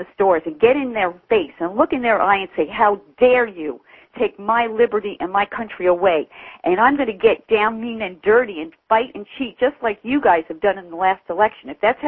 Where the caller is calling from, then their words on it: San Diego, California, United States; from San Diego, and I call to tell you that I saw the interview with Wolf Blitzer